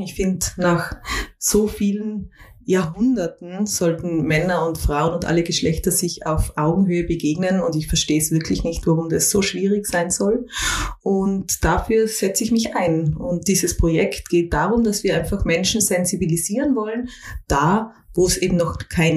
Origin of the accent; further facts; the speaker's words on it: Innsbruck, Tyrol, Austria; also born or lived in Vienna, Austria; Ich bin bildende Künstlerin und Filmemacherin. Bin eine Innsbruckerin, wieder zurückgekehrt nach vielen Jahren in Wien und im Ausland